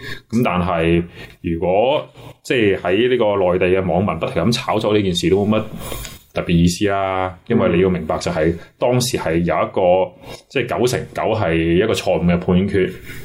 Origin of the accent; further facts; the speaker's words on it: Guangdong, China; 我都係廣東人。